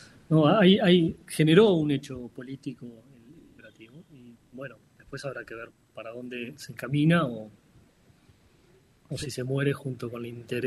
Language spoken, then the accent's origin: Spanish; Uruguay; A mí, si se quiere, como uruguayo